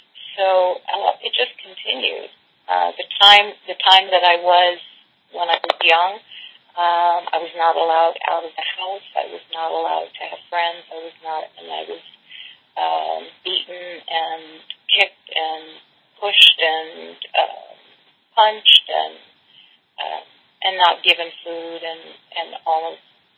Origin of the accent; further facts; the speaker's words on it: Belgium; moved away; And we came from Belgium, immigrated